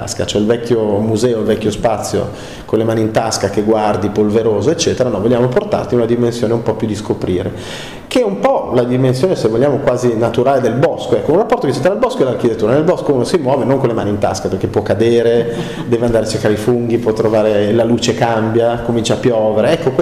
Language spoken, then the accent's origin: Italian; Turin, Piedmont, Italy; moved away as an adult; now in Milan, Italy; Io sono venuto a Milano nel 85 perché sono di Torino, sono emigrato qua